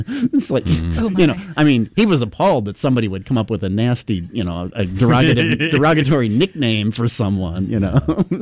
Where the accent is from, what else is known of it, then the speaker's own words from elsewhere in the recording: United States; Well, I'm an American.